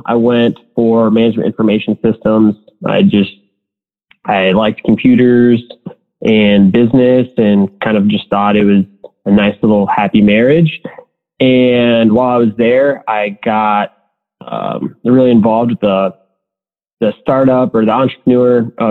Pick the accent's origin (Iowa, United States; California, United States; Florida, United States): Iowa, United States; So I'm originally from Northwest Iowa.